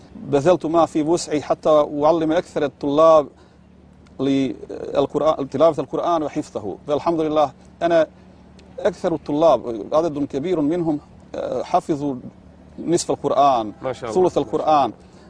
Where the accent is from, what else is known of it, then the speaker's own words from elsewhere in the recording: Zenica-Doboj Canton, Bosnia & Herzegovina; Arabic is a second language; والدي كان هو رجلا عاملا في إحدى الشركات في الفترة الشيوعية في مدينة زانيتسا التي تقع قريبا من قريتنا، لكنه في منذ صغره كان يتعلق بالإسلام وبديننا الحنيف.